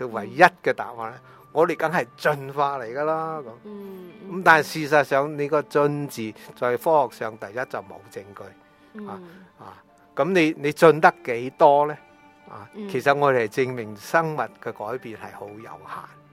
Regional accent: China; 我哋中国人咧又唔黑又唔白

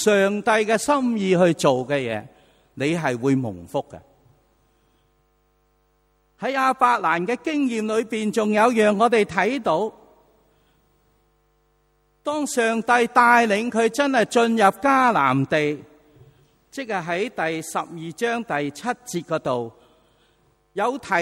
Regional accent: Fujian, China; now in Hong Kong; 其中一位就是在60年代当我从福建来到香港的时候，当时呢我和妈妈是偷渡来的

